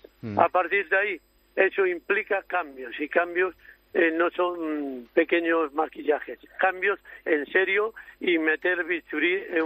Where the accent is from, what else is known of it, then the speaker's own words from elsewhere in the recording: Galicia, Spain; yo soy gallego también.